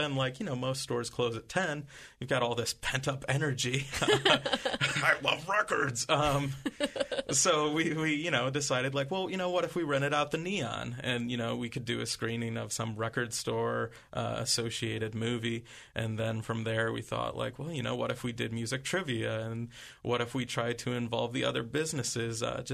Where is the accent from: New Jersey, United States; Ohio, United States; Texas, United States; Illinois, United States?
Ohio, United States; growing up in Northern Ohio, my friends and I used to take trips down to Columbus